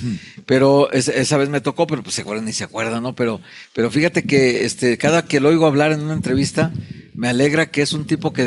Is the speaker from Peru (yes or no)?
no; Guadalajara, Jalisco, Mexico; Ya me quiero ir a Guadalajara, yo ya quiero ir a mi tierra.